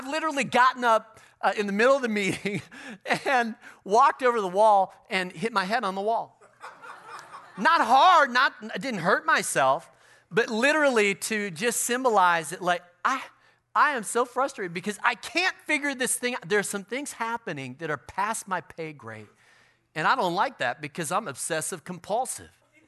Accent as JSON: {"language": "English", "town": "Chicago", "region": "Illinois", "country": "United States", "said": "Come on, I'm from Chicago. We barely had any snow."}